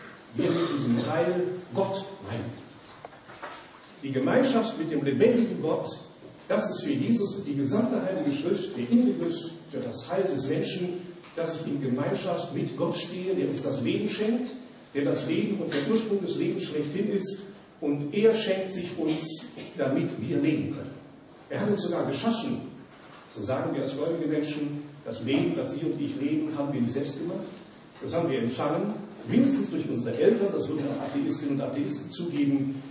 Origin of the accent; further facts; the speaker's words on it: Rhineland, Germany; accent: Rhenish; now in Regensburg, Germany; ich bin ja ursprünglich Rheinländer, Sie sprechen das nicht bayerisch